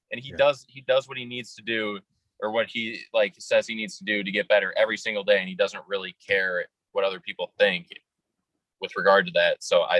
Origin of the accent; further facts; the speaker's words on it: Minnesota, United States; I'm from Minnesota, but I kind of sound, aside from a few words, a little more like, you know, Wisconsin or Chicago or something.